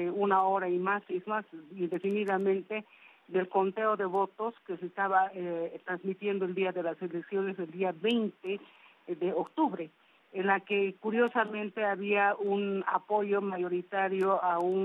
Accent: Bolivia; Esa es la preocupación que nosotros como bolivianos tenemos

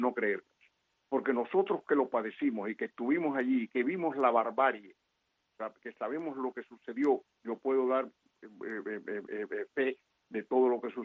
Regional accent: Cuba; moved away as an adult; yo salí de Cuba a principios de 1961, el 15 de mayo de 1961, y ya como es natural, pues he vivido más en el destierro que lo que viví en Cuba. Yo estaba en los 30 años cuando yo salí de Cuba

